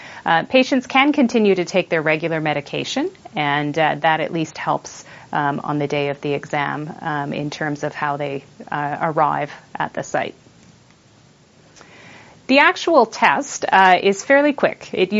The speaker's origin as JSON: {"language": "English", "town": "Halifax", "region": "Nova Scotia", "country": "Canada", "said": "I'm from Halifax, Nova Scotia, Canada."}